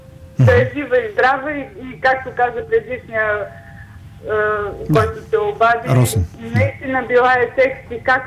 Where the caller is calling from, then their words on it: Sofia, Sofia City, Bulgaria; Ами, от София съм.